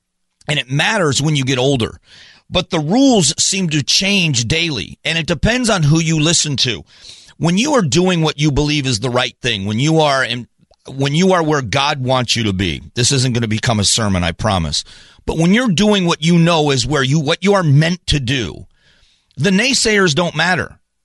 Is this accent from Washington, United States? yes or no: no; Phoenix, Arizona, United States; Again, I'm from Phoenix, Arizona, and everything for me has got to be loaded with common sense.